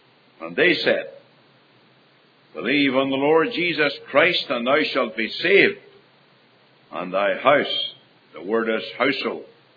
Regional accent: Venezuela; moved away; People think I'm an Irishman. Well, really? I was born in South America, in the land of Venezuela. My parents were missionaries to that land.

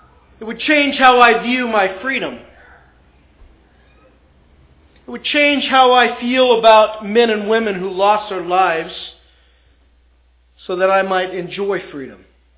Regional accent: Calgary, Alberta, Canada; born there; You know, because I was born in Calgary and we had relatives that lived there, we went there often

